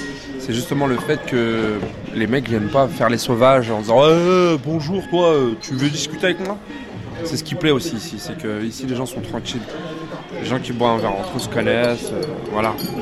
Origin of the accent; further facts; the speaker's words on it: France; On est français, ouais, mais on a nos origines et on a notre religion